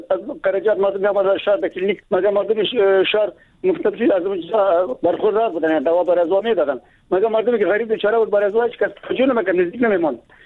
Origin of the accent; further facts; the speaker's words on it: Baghlan, Afghanistan; ما از بغلان هستم